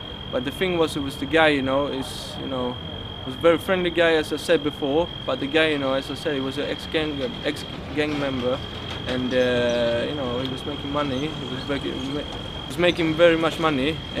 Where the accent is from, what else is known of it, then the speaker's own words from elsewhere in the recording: Sweden; also born or lived in Gothenburg; I'm 22 years old. I'm from Sweden. I've been a Muslim for 11 months. I was born in a town called Gothenburg, and I was grew up in a place called Bakia with my two parents, my two sisters.